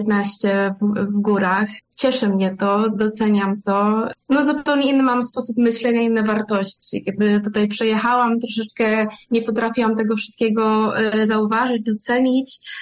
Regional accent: Poznań, Greater Poland Voivodeship, Poland; moved away; Ja jestem z Poznania.

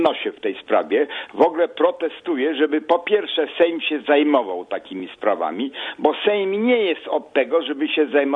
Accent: United States; jako Amerykanin protestuję, że się wzywa ambasadora amerykańskiego do MSZ-u w sprawie programu telewizyjnego

